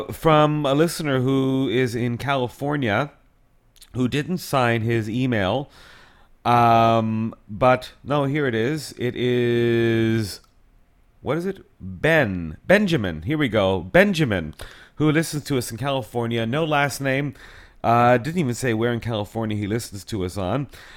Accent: Canada; as a Canadian

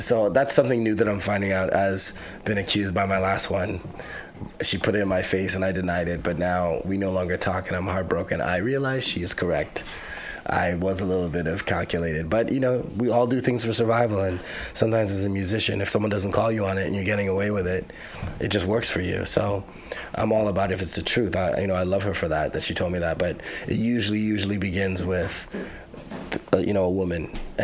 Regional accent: Canada

